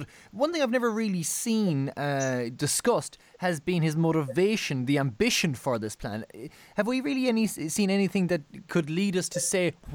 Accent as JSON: {"language": "English", "country": "Ireland", "said": "I must throw my hand up here as an Irish person"}